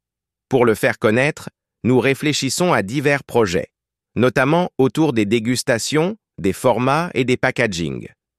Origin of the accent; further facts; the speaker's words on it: Paris, Île-de-France, France; also born or lived in Bordeaux / California, United States; Même si je suis né à Bordeaux, j'ai passé une grande partie de ma jeunesse à Paris et aux États-Unis, notamment en Californie, où j'ai vécu un an à l'âge de 16 ans.